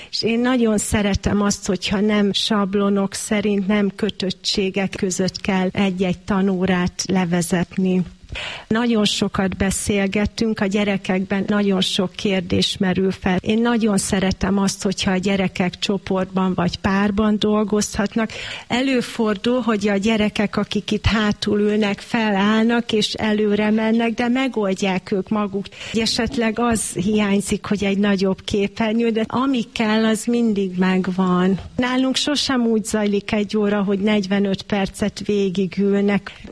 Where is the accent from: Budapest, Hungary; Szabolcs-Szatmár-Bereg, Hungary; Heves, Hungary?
Heves, Hungary; Zaránk; born or raised there; also born or lived in Kuwait